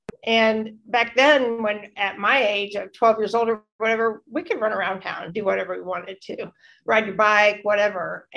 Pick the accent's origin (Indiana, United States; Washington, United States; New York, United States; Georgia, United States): Indiana, United States; born there; I was born in Northern Indiana. I have two younger sisters.